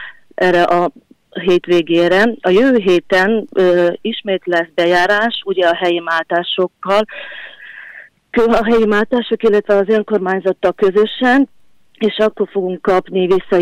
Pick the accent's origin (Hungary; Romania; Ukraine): Ukraine; Zakarpattia Oblast; mivel én Kárpátaljáról származok